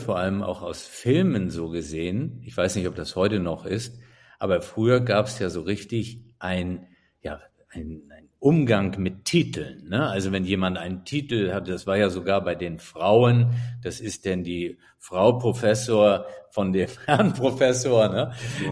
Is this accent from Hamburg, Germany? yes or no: no; Flensburg, Schleswig-Holstein, Germany; Ich komme ja nun wirklich aus Norddeutschland. Es geht nicht nördlicher, Flensburg an der dänischen Grenze.